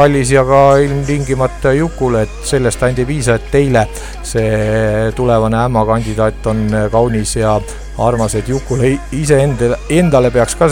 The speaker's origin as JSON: {"language": "Estonian", "region": "Võru County", "country": "Estonia", "tie": "born or raised there", "said": "Ma olen ka Võrumaalt sünni ja loomupoolest, aga no jah, viimased 20 aastat pea ei ole seal olnud."}